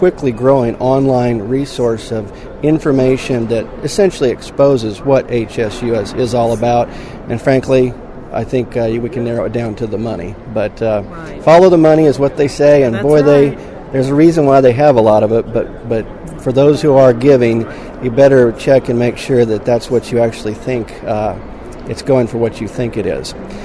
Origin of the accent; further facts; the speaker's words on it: Missouri, United States; here in Missouri, my home state.